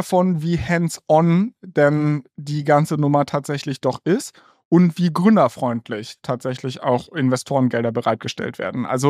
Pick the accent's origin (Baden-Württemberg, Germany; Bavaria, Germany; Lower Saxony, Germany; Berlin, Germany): Berlin, Germany; also born or lived in Hamburg; Also ich bin hier beziehungsweise im Speckgürtel von Berlin aufgewachsen, zur Schule gegangen, habe dann auch in Berlin, wie gesagt, lange studiert und war hier immer sehr, sehr glücklich und bin auch sehr glücklich, wieder hier zu sein.